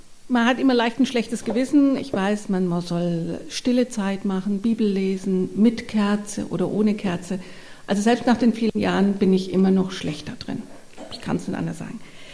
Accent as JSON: {"language": "German", "region": "Swabia", "country": "Germany", "said": "Jetzt ist aber, bin ich ja auch Schwäbin"}